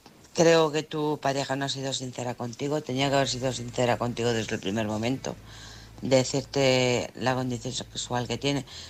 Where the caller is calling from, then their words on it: Alcorcón, Community of Madrid, Spain; de Alcorcón.